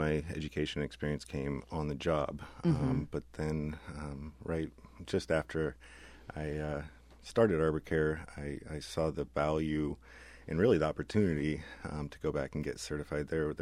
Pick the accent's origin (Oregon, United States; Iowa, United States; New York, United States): Oregon, United States; Astoria; Yeah, I grew up here in Astoria, and my family has been here since the 40s. When I was 12 years old, my immediate family moved to Portland